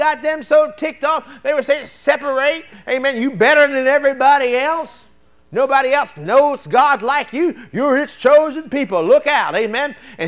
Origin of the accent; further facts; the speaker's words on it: Baltimore, Maryland, United States; I'm from Baltimore up there.